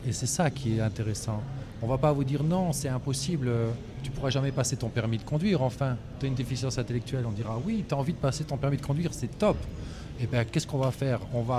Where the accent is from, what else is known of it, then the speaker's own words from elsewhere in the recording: Belgium; Je viens de Belgique